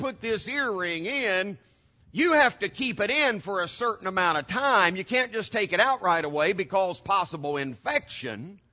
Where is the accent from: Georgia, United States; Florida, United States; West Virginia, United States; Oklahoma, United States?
West Virginia, United States; I'm from West Virginia. I was about 5 hours away from home. Little country boy in the big city for the first time.